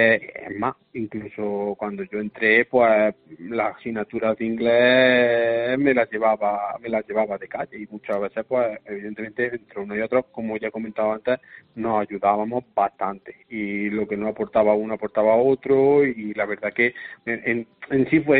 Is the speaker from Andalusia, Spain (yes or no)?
yes; Andújar, Andalusia, Spain; aquí en mi pueblo, en Andújar